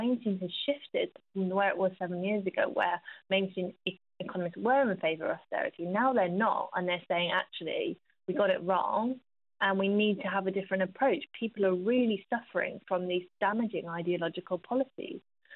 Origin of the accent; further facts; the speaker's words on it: Gloucester, South West England, United Kingdom; I come from Gloucester, and there over 4,500 people are on the waiting list for social housing